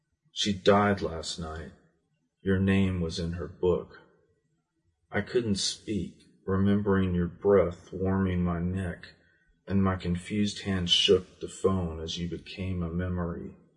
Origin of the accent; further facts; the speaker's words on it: Fort Worth, Texas, United States; Wedgwood is the name of the suburb that I grew up in Fort Worth, Texas.